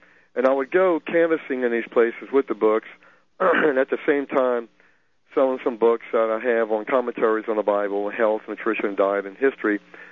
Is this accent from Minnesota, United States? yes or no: no; New Orleans, Louisiana, United States; We grew up in New Orleans, and my wife and I had started studying.